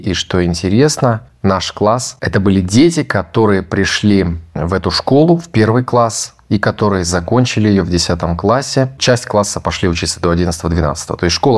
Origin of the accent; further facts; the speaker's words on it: Berezovka, Krasnoyarsk Krai, Russia; Родом я из Красноярского края, поселок городского типа Березовка. Мои родители переехали в Красноярский край в 70-е годы. Они оба у меня с Новосибирска. Отец родом из Алтая, мама коренная, жительница Новосибирска.